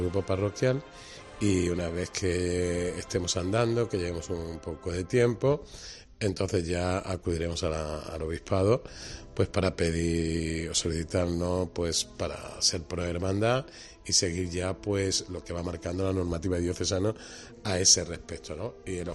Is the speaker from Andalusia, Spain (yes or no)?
yes; Cabra, Andalusia, Spain; now in Córdoba, Spain; un lugar de encuentro para toda la gente que somos de Cabra y que habitualmente vivimos en Córdoba